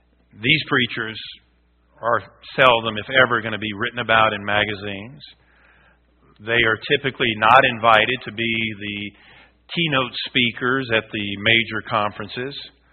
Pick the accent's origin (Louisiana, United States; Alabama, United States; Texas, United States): Louisiana, United States; born and raised in Louisiana. You can't get much further south than that. Next step is the Gulf of Mexico.